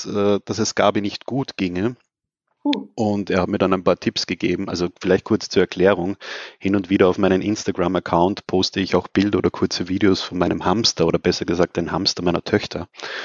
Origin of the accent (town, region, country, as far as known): Austria